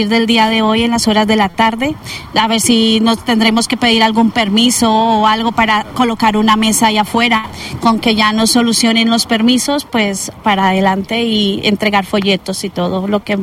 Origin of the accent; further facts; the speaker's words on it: Colombia; Sí, soy de Colombia, país hermano.